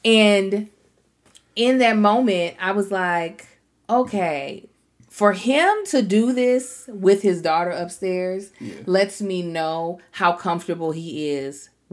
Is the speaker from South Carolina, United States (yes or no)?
no; Baltimore, Maryland, United States; oh, I'm from Baltimore. We love crabs.